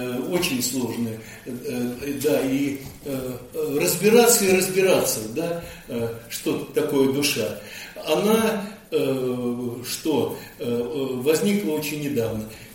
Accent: Bryansk, Bryansk Oblast, Russia; а я сам родом из Брянска, у меня отец военный

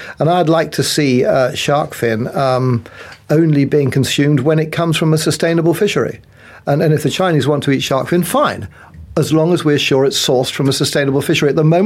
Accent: Kuwait; also born or lived in United Arab Emirates / Bahrain; Now I grew up in Kuwait, and we lived in Dubai and Abu Dhabi and Bahrain.

